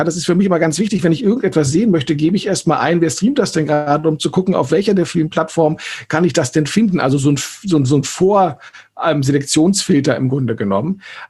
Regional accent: Berlin, Germany; Hat mich natürlich mit einem gewissen Stolz als Berliner erfüllt.

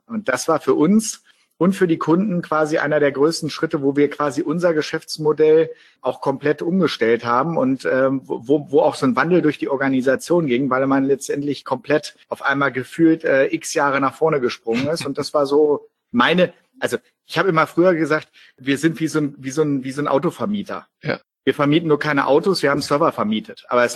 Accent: Lower Saxony, Germany; hier als Niedersachse oder aus dem Blick eines Niedersachsen

